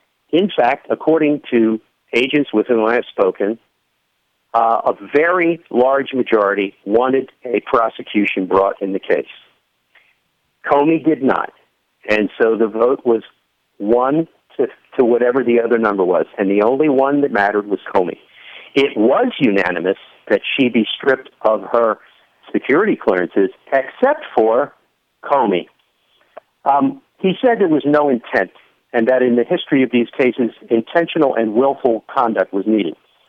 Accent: Wilmington, Delaware, United States; born there; But I was born in Wilmington, Delaware, the hotbed of Eastern radicalism.

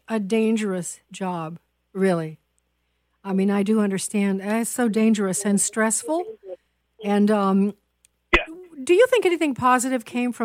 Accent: Chicago, Illinois, United States; I'm from Chicago, so I used to cover this on the radio a lot.

